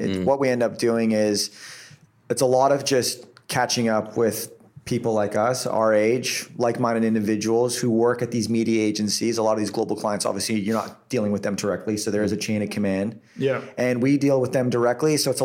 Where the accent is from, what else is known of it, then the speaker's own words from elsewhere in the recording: Toronto, Ontario, Canada; moved away; Originally from Canada, born and raised in Toronto, Canada, represent. Moved down here about 7 years ago